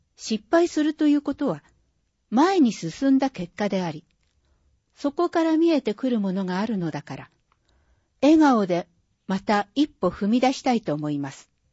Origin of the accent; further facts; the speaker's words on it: Tottori, Japan; 鳥取県の海沿いの自宅の2階から海が見えるような環境で育ったので、夏は毎日海かプールです。